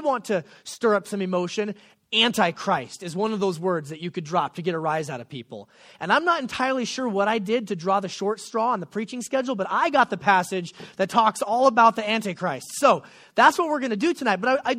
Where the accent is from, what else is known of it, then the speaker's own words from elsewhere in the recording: Anchorage, Alaska, United States; okay, this is from growing up in Anchorage, Alaska, kind of a small town. There's only one person in the room who can identify with me on that. But growing up in Anchorage, we never got popular bands coming through town.